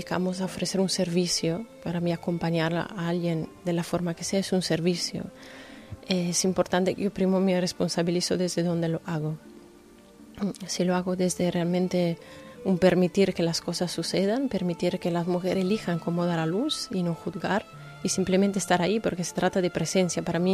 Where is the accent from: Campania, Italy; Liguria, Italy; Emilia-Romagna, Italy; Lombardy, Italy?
Lombardy, Italy; Milan; Spanish is a second language; now in Lanzarote, Spain; Soy italiana, soy de Milano, del norte de Italia.